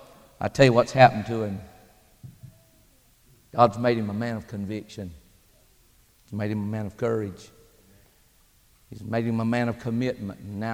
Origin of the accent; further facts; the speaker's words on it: Dillon, South Carolina, United States; Now, I might be from South Carolina, but you ain't deducting 50 points from my IQ just because I was born in Dillon.